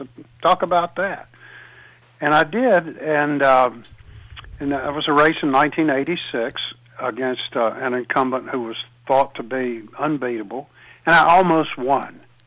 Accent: the South, United States; And I'm a Southerner.

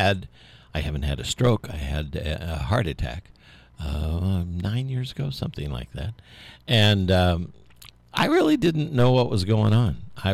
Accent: Indiana, United States; People in Indiana had no idea what to do when it got frozen out. We knew what to do when it snowed, though.

